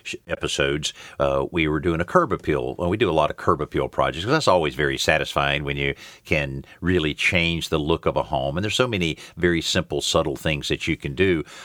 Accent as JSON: {"language": "English", "region": "the South", "country": "United States", "said": "I'm from the South. We have aggressive mosquitoes."}